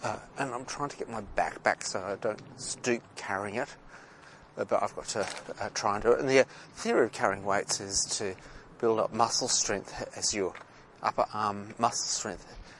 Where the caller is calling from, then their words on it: Sydney, New South Wales, Australia; I'm broadcasting from Australia, Sydney, Australia, and generally we're called subtropical.